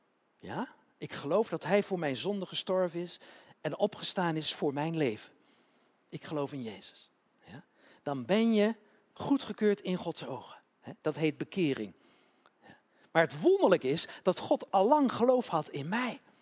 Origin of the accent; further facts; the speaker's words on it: Utrecht, Netherlands; Ik kom uit Utrecht, hè.